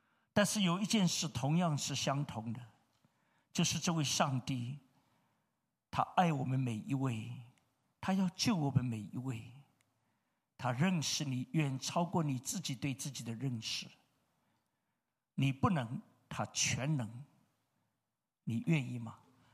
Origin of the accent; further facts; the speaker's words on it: Shanghai, China; moved away as an adult; now in Europe; 我生在上海，长在上海，以后到东北念书，以后到武汉，到洛阳，到广州，飘来飘去。我飘到欧洲，